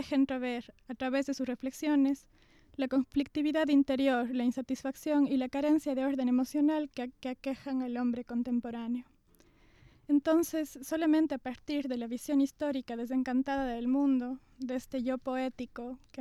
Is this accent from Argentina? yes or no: no; Cuenca, Azuay, Ecuador; yo no soy de Ambato, yo soy cuencana, una ciudad de la sierra también de Ecuador.